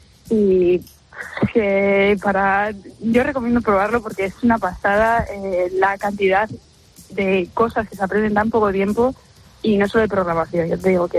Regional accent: Bilbao, Basque Country, Spain; Perfecto, pues tengo 22 años y vengo de Bilbao.

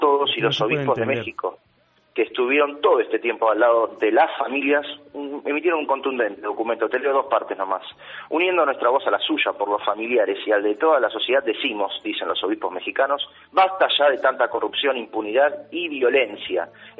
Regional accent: Argentina; celebrando también como argentino de alguna manera, todos los rioplatenses celebramos a la Virgen de los 33, la patrona del Uruguay.

